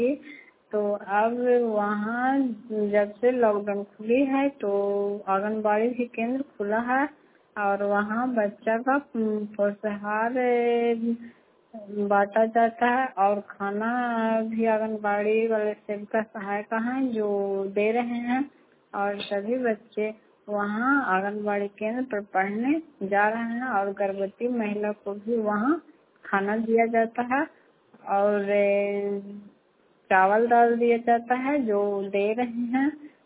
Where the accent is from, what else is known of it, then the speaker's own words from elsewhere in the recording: Bihar, India; मैं बडीहा गांव से, उठाकर पंचायत से, नगर नौसा प्रखंड से, नालंदा जिला से।